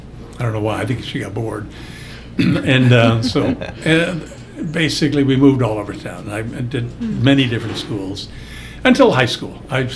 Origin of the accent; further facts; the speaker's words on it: Omaha, Nebraska, United States; also born or lived in Columbus; Well, I was born in Columbus. Okay. And I left Columbus, a babe in arms, and basically grew up in Omaha